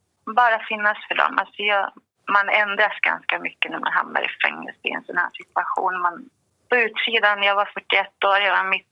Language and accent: Swedish; Eskilstuna, Södermanland, Sweden; Nej, jag kommer från Eskilstuna. Jag har bott i Eskilstuna hela mitt liv.